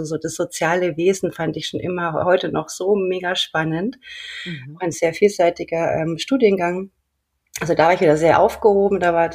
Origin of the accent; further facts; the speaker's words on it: Bavaria, Germany; ich bin in Bayern aufgewachsen und komme da vom Land. Das heißt, als kleines Kind bin ich in einer Familie aufgewachsen mit ländlichem Hintergrund.